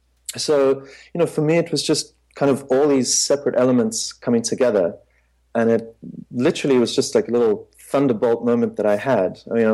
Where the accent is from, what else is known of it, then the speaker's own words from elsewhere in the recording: South Africa; moved away as an adult; also born or lived in Dublin, Ireland; now in New York, United States; So, yeah, born and raised in South Africa. Moved to Dublin after I'd finished university. And then whilst I was living in Dublin, had the opportunity to finish my film school studies here in New York. So I've been based in New York ever since.